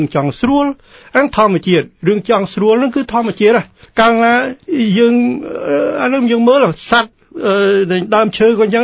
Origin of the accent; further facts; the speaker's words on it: Koh Andaet, Takeo, Cambodia; ខ្ញុំមកពីស្រុកស្រែបាទនៅស្រុកកំពង់ឈូកហ្នឹងស្រុកកំពង់ឈូកកោះអណ្ដែតហ្នឹង